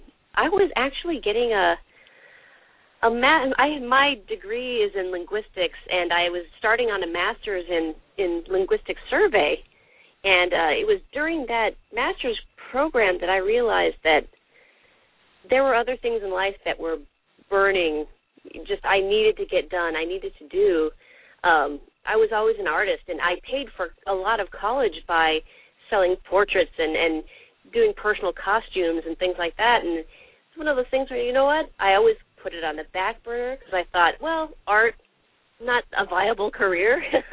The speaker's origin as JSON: {"language": "English", "country": "Singapore", "tie": "born or raised there", "also_born_or_lived": "Decatur / Atlanta", "moved": "yes", "lives_now": "United States", "said": "recently I was living in Decatur, although I was raised in Singapore. And So I grew up most of my life overseas and came back to the U.S. and ended up in Atlanta"}